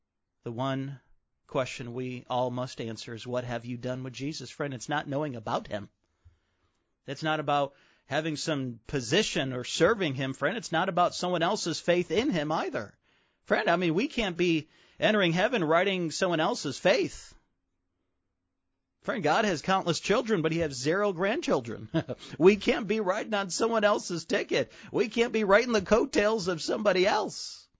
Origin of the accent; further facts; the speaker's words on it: Chicago, Illinois, United States; I remember growing up in Chicago in the mid-90s.